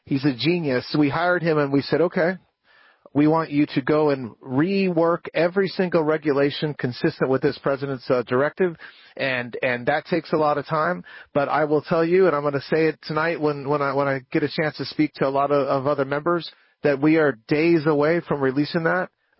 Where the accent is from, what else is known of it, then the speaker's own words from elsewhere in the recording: Colorado, United States; also born or lived in New York; So I'm from Colorado originally. I lived in New York for a long time.